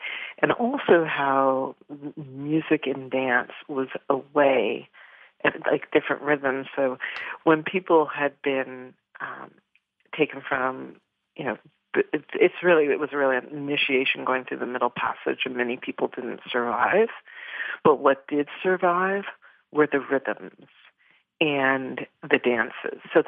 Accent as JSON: {"language": "English", "town": "Toronto", "region": "Ontario", "country": "Canada", "tie": "born or raised there", "said": "I grew up growing up in Toronto"}